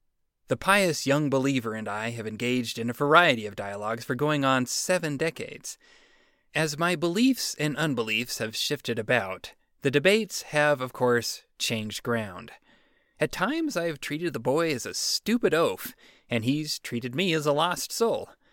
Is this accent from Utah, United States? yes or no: yes; American Fork, Utah, United States; I remember feeling scared to walk too close to the one non-Mormon church in my hometown, American Fork, Utah.